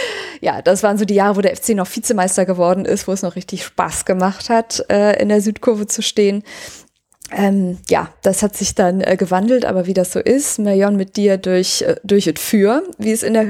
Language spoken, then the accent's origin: German; Cologne, North Rhine-Westphalia, Germany; Also als Kölner ist man halt so Leib und Seele Kölner.